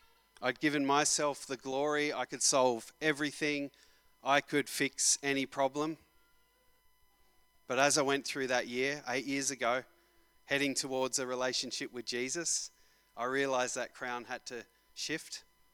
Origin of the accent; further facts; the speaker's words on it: East Coast, Australia; also born or lived in New Zealand; now in Perth, Australia; my family from New Zealand rather, back to Australia, to a place we'd never been before, to Perth. I grew up on the East Coast, forgive me, but we're here now.